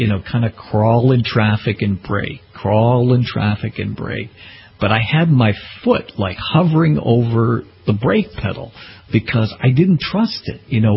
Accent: Massachusetts, United States; which here started here in my home state of New England, Massachusetts, and now is all over the country.

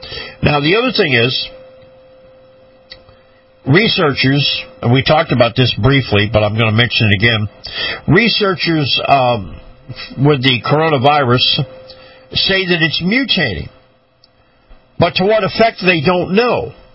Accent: Florida, United States; why Florida is doing so well, my home state down here, because of the warm weather.

